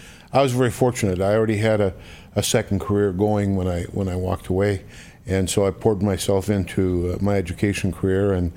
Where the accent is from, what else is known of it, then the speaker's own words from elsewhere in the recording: Canada; I knew that I could probably play a long time as a Canadian offensive lineman that could play multiple positions.